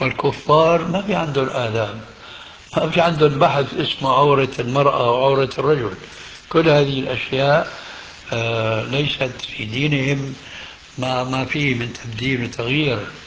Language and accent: Arabic; Syria; كانوا عندنا في الشام يسمونها بالبنطلون الإفرنجي